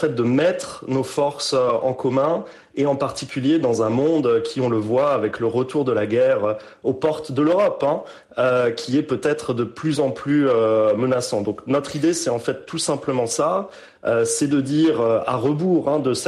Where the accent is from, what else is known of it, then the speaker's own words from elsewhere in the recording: Grand Est, France; il se trouve que je viens de Moselle germanophone, donc cette région un peu particulière de France